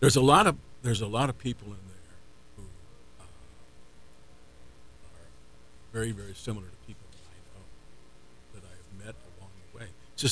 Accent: United States; I'm proud to say that I'm an American lawyer, that I was an American judge.

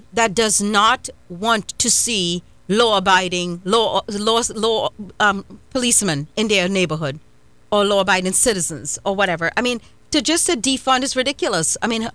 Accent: Trinidad & Tobago; I grew up in Trinidad and Tobago where we have Hindus, Muslims, and Christians and others.

